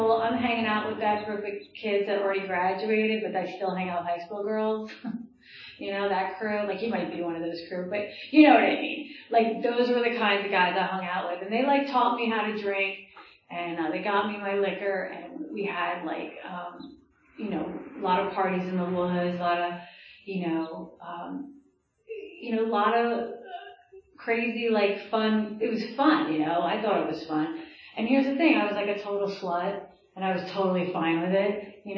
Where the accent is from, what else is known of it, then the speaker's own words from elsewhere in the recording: New Jersey, United States; And I grew up in Jersey.